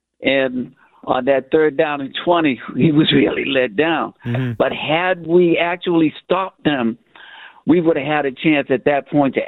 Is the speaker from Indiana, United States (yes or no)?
no; Boston, Massachusetts, United States; I'm from Jamaica Plain.